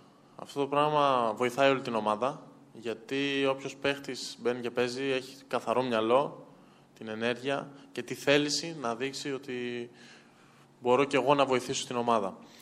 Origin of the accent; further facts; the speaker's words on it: Greece; Εντάξει, εμείς είμαστε Έλληνες και καταλαβαίνουμε πολλά πράγματα, τα καταλαβαίνουμε όλα.